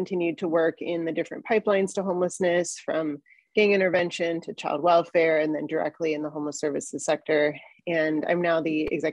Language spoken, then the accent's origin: English; Los Angeles, California, United States; So I am located in Los Angeles. I'm originally from Los Angeles, and I'm a licensed marriage and family therapist.